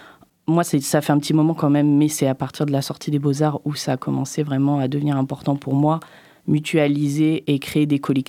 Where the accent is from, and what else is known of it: Die, Auvergne-Rhône-Alpes, France; born there